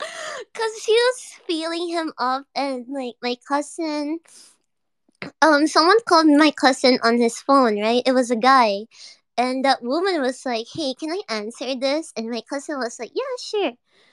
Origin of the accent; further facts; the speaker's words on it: Philippines; "Oh, I'm from the Philippines."